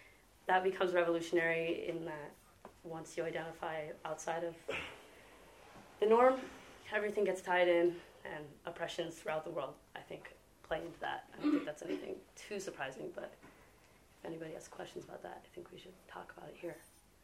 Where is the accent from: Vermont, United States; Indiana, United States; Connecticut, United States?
Vermont, United States; Montpelier; now in Brooklyn, United States; I grew up here in Montpelier, Vermont. I live in Brooklyn now. I'm 24 today.